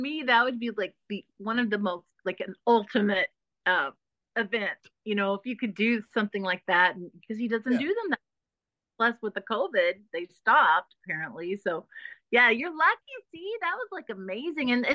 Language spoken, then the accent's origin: English; Dallas, Texas, United States; accent: Texas; So I really worked hard to not have my Texas accent, and I learned pictures, and yeah.